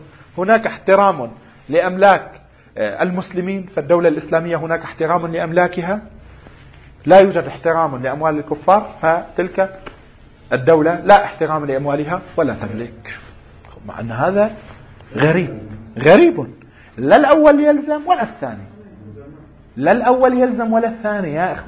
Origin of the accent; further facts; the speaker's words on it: Lebanon; عندنا في لبنان يكون رئيس الدولة